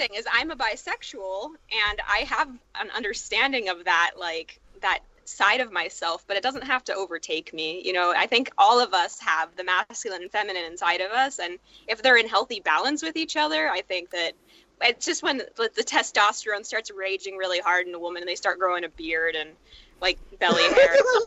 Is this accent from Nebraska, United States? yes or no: no; Portland, Oregon, United States; I grew up in Portland.